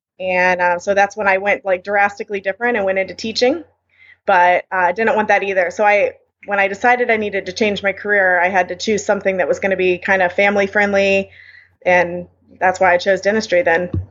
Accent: Fort Myers, Florida, United States; No, I grew up in Fort Myers, which is near Port Charlotte.

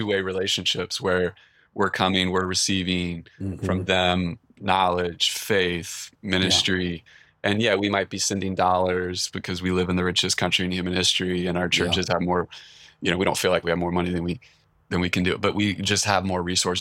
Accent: Richmond, Virginia, United States; Richmond, Virginia, the suburbs, suburban culture shock.

